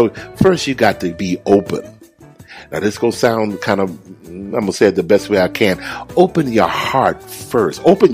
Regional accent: Atlanta, Georgia, United States; I'm going to Atlanta right here in my hometown.

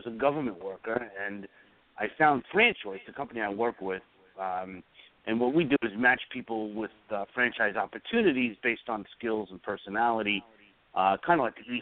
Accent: New York City, New York, United States; accent: New York; I was born and raised in Brooklyn, right? I can't shake that accent.

